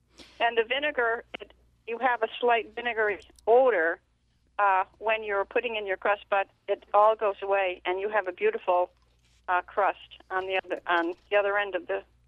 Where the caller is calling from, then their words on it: North Hero, Vermont, United States; North Hero, Vermont.